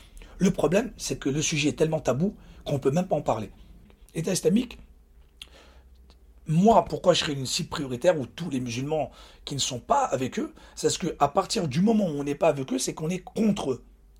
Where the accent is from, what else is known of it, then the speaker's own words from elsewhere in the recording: France; je suis né de parents immigrés, d'accord? Mes parents sont immigrés vers la France. Ok, je suis né en France, donc moi, pour moi, je suis français. J'ai grandi avec des Français, j'ai étudié dans l'école française. J'ai appris la langue arabe à l'âge de 20 ans, voire 21 ans.